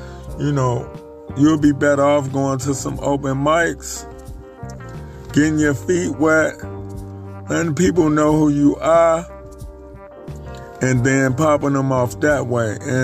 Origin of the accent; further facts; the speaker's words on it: Chicago, Illinois, United States; You know, I'm from Chicago. My single was $5. And I sold all of them.